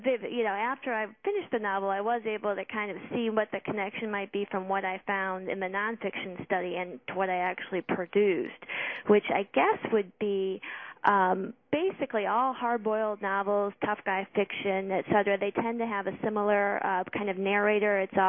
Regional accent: Grosse Pointe, Michigan, United States; also born or lived in Warren; I was born in Warren, and I grew up primarily in Grosse Pointe.

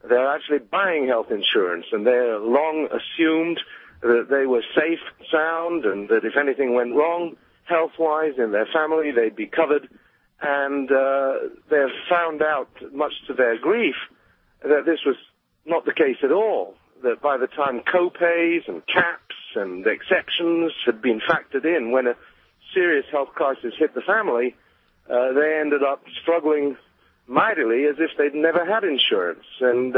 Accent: Denver, Colorado, United States; I'm from South Central Denver and Englewood

